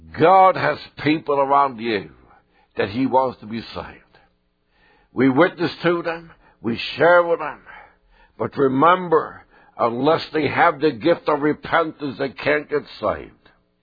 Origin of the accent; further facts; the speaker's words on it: Sweden; They lived in an apartment at that time in my hometown.